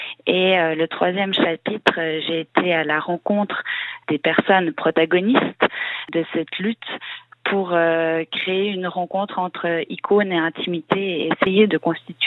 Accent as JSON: {"language": "French", "town": "La Chaux-des-Brûleux", "country": "France", "tie": "born or raised there", "said": "vu que je suis originaire de la Chaux-des-Brûleux, donc depuis mon enfance"}